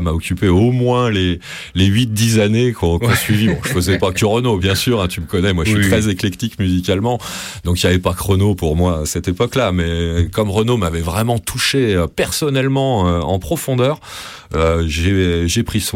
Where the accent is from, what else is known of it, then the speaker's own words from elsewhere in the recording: Centre-Val de Loire, France; Moi, je viens du Berry, quand même, tu vois, où il y a une tradition folklorique assez importante